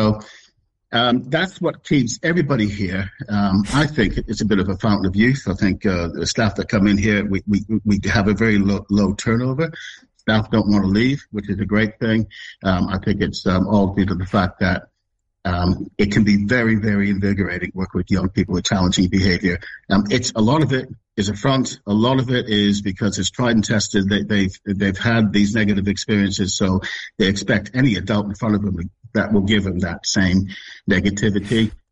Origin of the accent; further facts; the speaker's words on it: United States; You could probably hear from my accent, I'm from the state.